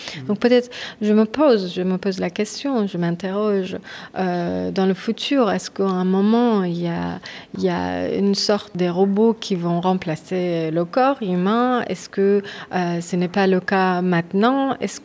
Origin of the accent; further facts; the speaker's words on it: Iran; Alors, je viens d'Iran, donc c'est un pays dans lequel le corps était toujours un sujet de tabou.